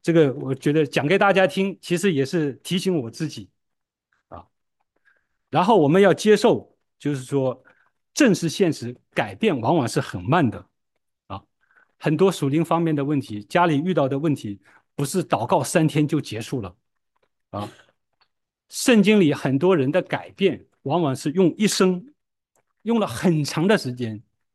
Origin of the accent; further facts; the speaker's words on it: China; 我们中国人特别害怕孩子吃苦和失败